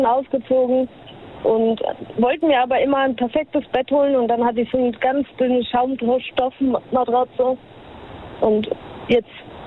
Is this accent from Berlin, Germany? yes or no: no; Mannheim, Baden-Württemberg, Germany; Ich bin aus Mannheim.